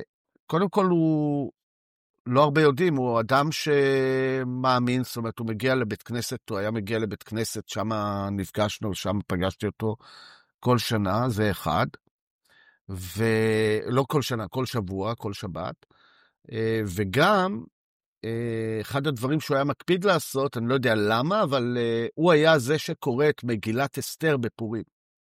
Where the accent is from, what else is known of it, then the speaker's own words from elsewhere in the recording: Herzliya, Tel Aviv District, Israel; אני גדלתי בהרצליה